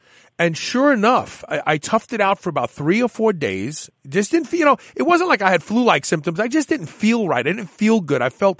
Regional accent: United States; because I figured if one is good, two is better, you know, I'm American.

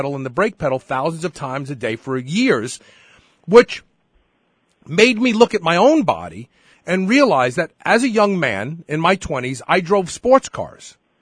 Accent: Queens, New York, United States; I worked at the racetrack when I was in high school growing up in Queens.

